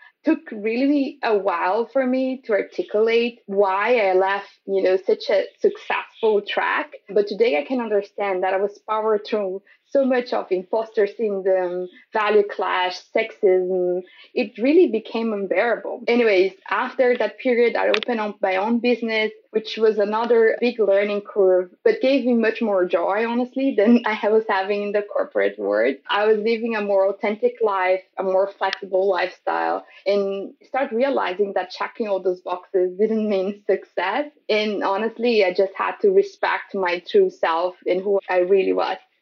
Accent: Brazil; English is a second language; Growing up in Brazil, I don't know how you felt, but I felt just a Brazilian.

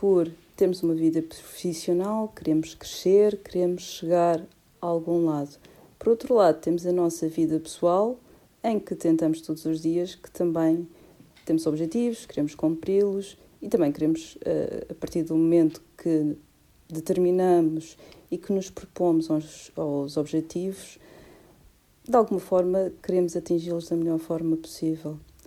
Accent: Madeira, Portugal; moved away as an adult; now in Lisbon, Portugal; É verdade, madeirense, ainda tenho algum sotaque, e o sotaque perdi-o porque estou a viver em Lisboa há 20 anos. Há 21 anos.

